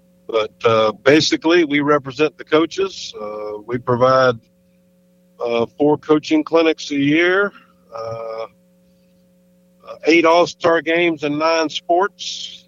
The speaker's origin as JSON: {"language": "English", "town": "Chiefland", "region": "Florida", "country": "United States", "tie": "born or raised there", "said": "I grew up in Chiefland, which is right up Highway 19 from y'all. You know, about halfway between Tampa and Tallahassee."}